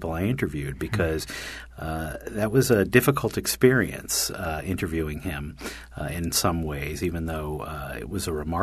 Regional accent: New York, United States; because I'm a New Yorker. I speak quickly.

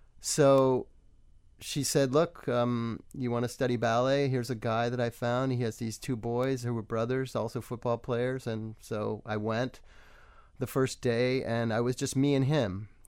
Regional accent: Winston-Salem, North Carolina, United States; also born or lived in California / Salt Lake City / Andover; My dad was in the service when I was born in California, but he took a job with Western Electric, and then we moved about every 4 years when I was growing up. So the earliest memories I have are of Salt Lake City and then North Carolina, Winston-Salem.

